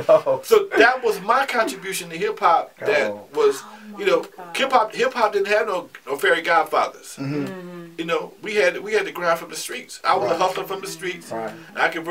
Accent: Compton, California, United States; Because I'm from Compton, because I was on the first wave of the gang, I didn't see shit.

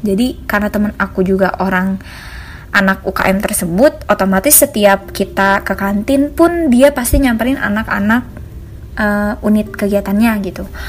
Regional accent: West Java, Indonesia; sedangkan aku sendiri emang orang Sunda. Aku tinggal di Cimahi juga, emang asli banget orang Sunda gitu.

